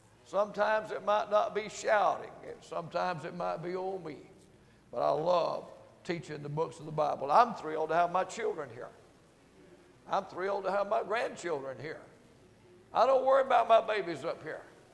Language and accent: English; the South, United States; Have y'all guessed I'm from the South? We preach differently a little bit